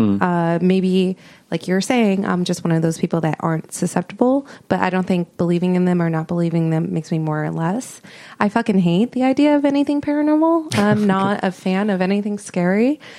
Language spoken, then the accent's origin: English; Minnesota, United States; But with ghost stories, there's this one time in my home state, Minnesota, somebody tried to bring me to a haunted barn